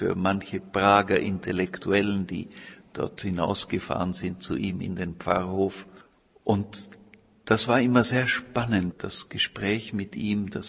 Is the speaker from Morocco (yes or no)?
no; Austria; also born or lived in Czech Republic; Die Beziehung zur Tschechischen Republik ist die, dass es meine Heimat ist. Freilich bin ich nicht sehr alt geworden in dieser Heimat. Ich war 9 Monate alt, als wir nach Österreich gegangen sind.